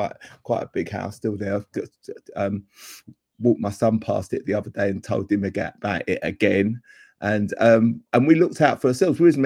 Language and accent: English; London, United Kingdom; But my mum and my dad split up before I was 5, and we moved from North London, from South London to North London.